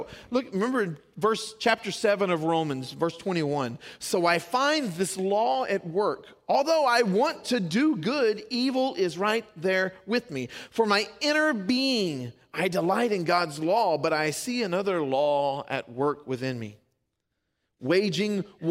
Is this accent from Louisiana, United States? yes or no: yes; Louisiana, United States; I'm from South Louisiana, and where my family lives is on the border of Cajun country and redneck town.